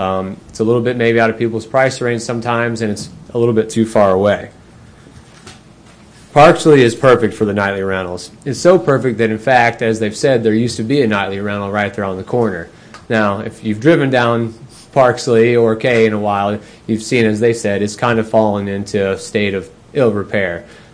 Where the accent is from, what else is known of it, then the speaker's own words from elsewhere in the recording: St. Louis, Missouri, United States; moved away as an adult; I started visiting Bull Shoals about 12 years ago. I'm originally from St. Louis. About 5 years ago, my wife and I decided to move down here.